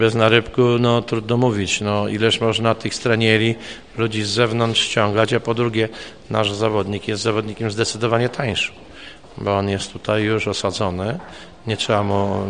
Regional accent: Groszowice, Opole Voivodeship, Poland; ja z Groszowic, jak to miejscowe mówią

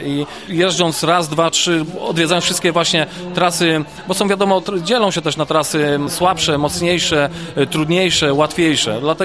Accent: Międzylesie, Lower Silesian Voivodeship, Poland; jestem z Międzylesia, tutaj akurat z Urzędu Miasta i Gminy.

